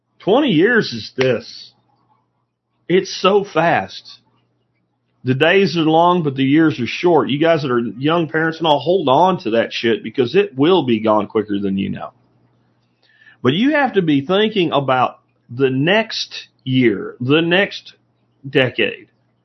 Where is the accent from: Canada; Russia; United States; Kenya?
United States; Minersville, Pennsylvania; I went back to my hometown in rural Pennsylvania, a place called Minersville.